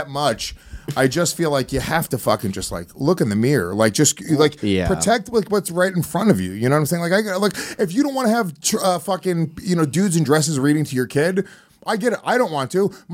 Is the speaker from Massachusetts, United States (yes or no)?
no; New York City, New York, United States; Maybe because I'm from New York City and I go to LA a lot.